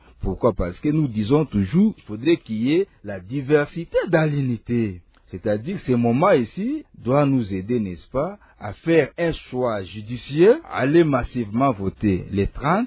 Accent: DR Congo; nous sommes tous des Congolais

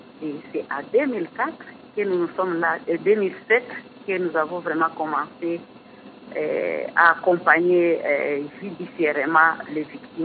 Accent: Bunia, Ituri, DR Congo; moi je suis originaire de l'Ituri, je suis de Bounia.

